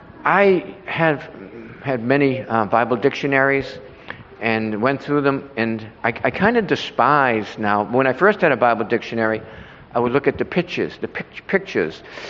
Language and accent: English; Boston, Massachusetts, United States; Some of you may not know, but I'm from Boston